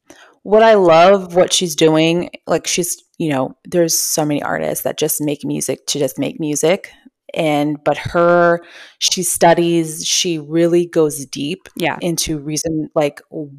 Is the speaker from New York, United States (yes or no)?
no; Houston, Texas, United States; I've known this because I'm from Houston